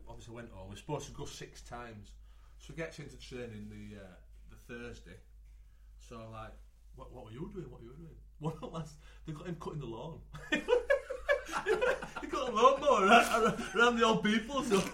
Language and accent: English; York, Yorkshire and the Humber, United Kingdom; from York.